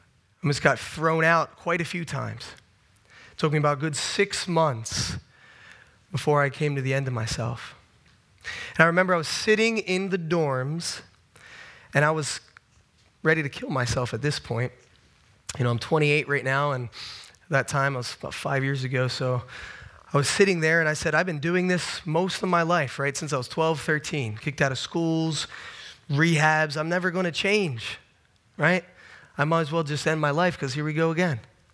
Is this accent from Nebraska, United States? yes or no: no; Philadelphia, Pennsylvania, United States; born there; I would like to share with you a little bit of where I came from. So I was born in Philadelphia.